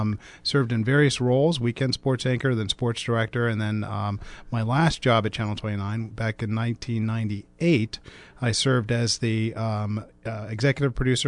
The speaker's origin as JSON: {"language": "English", "town": "Dale City", "region": "Virginia", "country": "United States", "tie": "born or raised there", "said": "Well, Coy, I grew up in Northern Virginia, a little place called Dale City."}